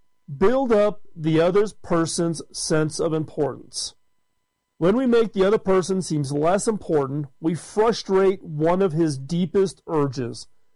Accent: Chicago, Illinois, United States; I was raised in Chicago, middle class. My dad was a salesman.

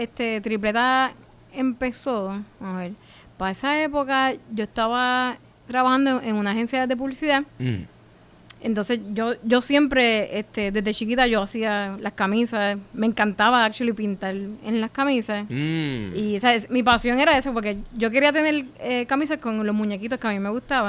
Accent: Río Piedras, Puerto Rico; pues yo me crié como en Río Piedra

